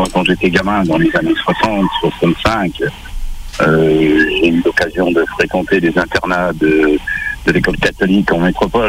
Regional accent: French Polynesia; On est français. On n'a pas les passeports américains. On n'a pas des passeports japonais. On a des passeports français ici, européens, il me semble.

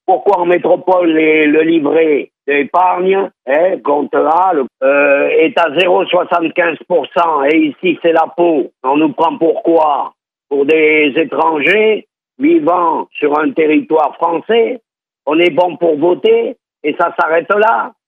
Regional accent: French Polynesia; Polynésiens, réveillez-vous. On est français de papier et ça s'arrête là

